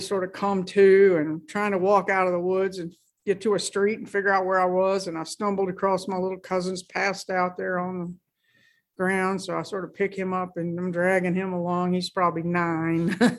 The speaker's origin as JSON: {"language": "English", "town": "Hopewell", "region": "Virginia", "country": "United States", "tie": "born or raised there", "said": "I grew up in Hopewell. I was born there and raised in Hopewell, and I went to Hopewell Public Schools, and you know, it's just I was a Hopewell girl."}